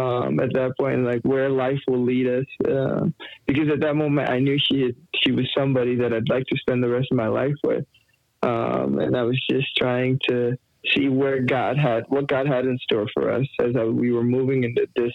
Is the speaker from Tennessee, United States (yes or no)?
yes; Nashville, Tennessee, United States; I'm expecting Nashville, my hometown team.